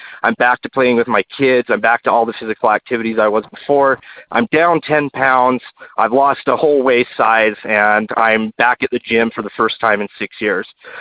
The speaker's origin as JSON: {"language": "English", "town": "Salt Lake City", "region": "Utah", "country": "United States", "said": "I'm from Salt Lake City, Utah. I'm a 36-year-old father of 4 little girls."}